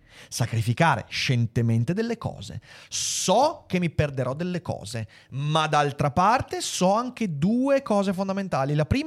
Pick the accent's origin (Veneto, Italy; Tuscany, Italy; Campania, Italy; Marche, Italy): Veneto, Italy; Accanto a questo consiglio triviale da Veneto Doc